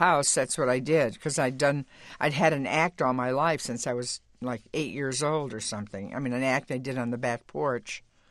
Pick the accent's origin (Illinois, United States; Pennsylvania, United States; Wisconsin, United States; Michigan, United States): Michigan, United States; Detroit; also born or lived in Kentucky; I came from Detroit, and I had one foot in urban Detroit and one foot in rural Kentucky, and it was a bit of a culture shock